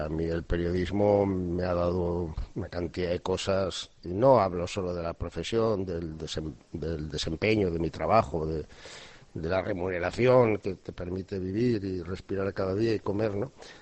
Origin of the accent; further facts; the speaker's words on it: Valladolid, Castile and León, Spain; mi origen natalicio en el pueblo de Zamora por la infancia que tuve de niño los veranos, ¿no? Pero me tengo que considerar vallisoletano porque nací, viví, pací en Valladolid, he pasado toda mi vida, ¿no? No me he ido nunca, ¿eh?